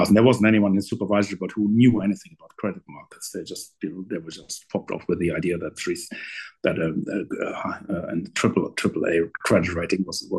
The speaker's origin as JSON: {"language": "English", "region": "North Rhine-Westphalia", "country": "Germany", "tie": "born or raised there", "said": "When I grew up in the Ruhr, you know, people thought that, you know, when someone was 60, you know, I'm over 60 now, but people, when someone was 60, people were referring to that person as a very, very old person."}